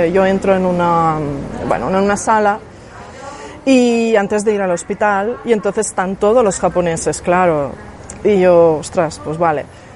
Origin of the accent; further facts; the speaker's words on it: Catalonia, Spain; Soy muy catalana.